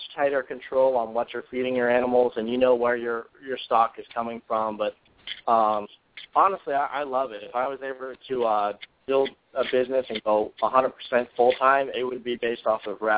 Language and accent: English; Orlando, Florida, United States; when I was growing up in Orlando, I mean, we lived on a third of an acre.